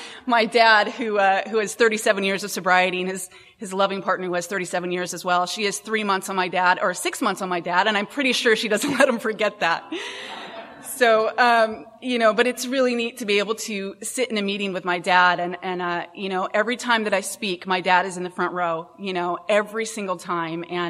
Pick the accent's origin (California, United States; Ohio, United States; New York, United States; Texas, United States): Texas, United States; Houston; born there; You know, I was born in Houston, Texas